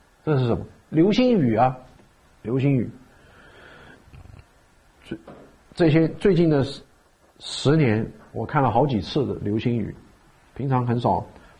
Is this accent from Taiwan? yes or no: no; China; 就是你知道我们中国人住的房子有叫四合院，有没有？